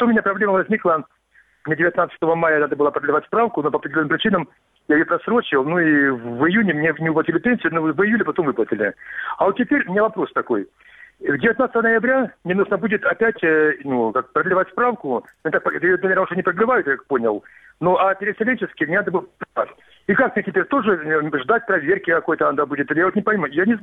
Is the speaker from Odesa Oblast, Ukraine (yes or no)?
no; Donetsk, Donetsk Oblast, Ukraine; now in Kramatorsk, Ukraine; Я сам переселенец из Донецка.